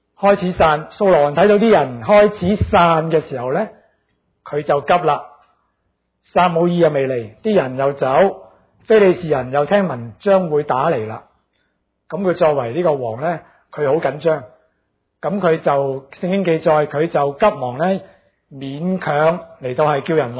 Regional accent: Guangdong, China; 或者我哋广东人讲点样先可以啱佢心水呢？

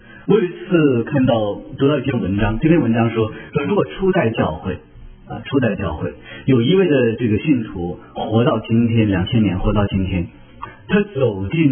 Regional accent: China; 我们中国人这个弄块买块豆腐，把豆腐切开啊

